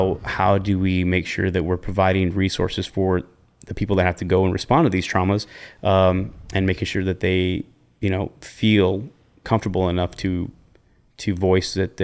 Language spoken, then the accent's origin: English; New Mexico, United States; I'm from New Mexico originally.